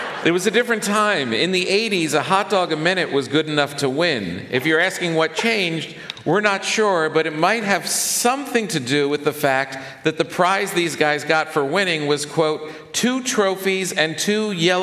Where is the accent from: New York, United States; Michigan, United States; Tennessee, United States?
New York, United States; the thing that really strikes me as a New Yorker is the size of everyone's apartments